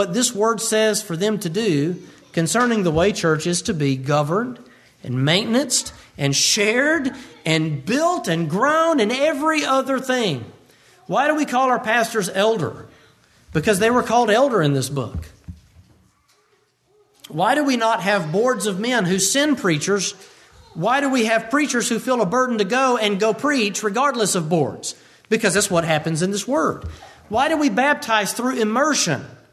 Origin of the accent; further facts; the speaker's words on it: Moody, Alabama, United States; the school I grew up going to in Moody, Alabama